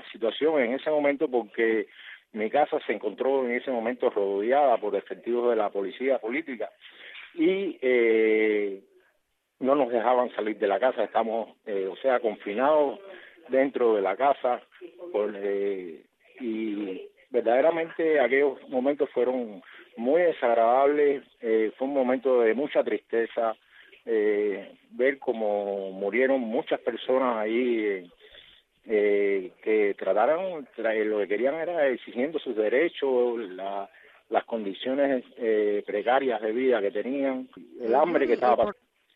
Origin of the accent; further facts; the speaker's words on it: Cuba; bastante desagradable ver a mi pueblo como fue asesinado literalmente en las calles. Hubo muchas personas que murieron en ese momento por la represión de las autoridades cubanas en aquel momento.